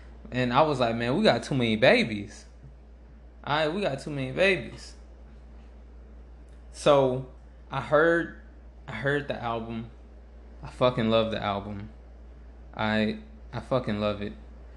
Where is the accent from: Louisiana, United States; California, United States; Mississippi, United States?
Louisiana, United States; New Orleans; I'm from New Orleans.